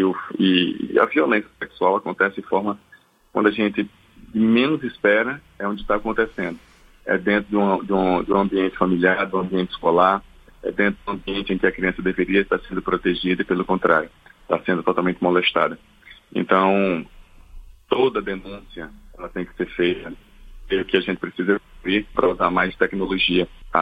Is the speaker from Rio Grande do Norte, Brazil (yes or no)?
yes; Natal, Rio Grande do Norte, Brazil; born or raised there